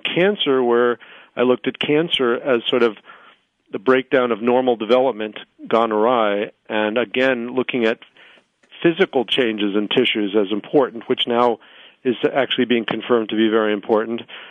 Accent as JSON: {"language": "English", "town": "Long Island", "region": "New York", "country": "United States", "tie": "born or raised there", "said": "I grew up in New York, went to public high school. I call it Mesoamerica, the middle of Long Island, the first suburbs."}